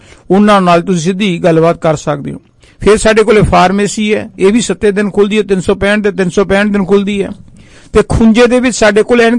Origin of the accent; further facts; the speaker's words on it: Dhanaula, Punjab, India; ਧਨੌਲੇ ਦੀ ਮੰਡੀ ਹੈ ਬਰਨਾਲੇ ਦੇ ਕੋਲ ਜਿੱਥੋਂ ਦਾ ਮੈਂ ਜੰਮ ਪਾਲਾਂ